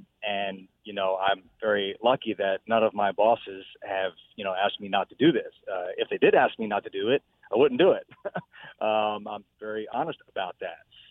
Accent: California, United States; as a Californian, you know, we refer to the highways as the 10.

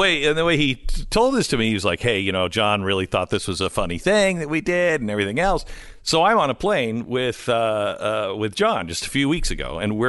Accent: Bellingham, Washington, United States; I grew up just outside of Bellingham, Washington, and I had a pen pal

